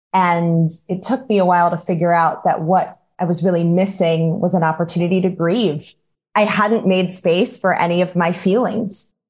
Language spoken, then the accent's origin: English; North Carolina, United States; spent a few years in your part of the country and then came home to North Carolina, my home state, to serve in our state government here.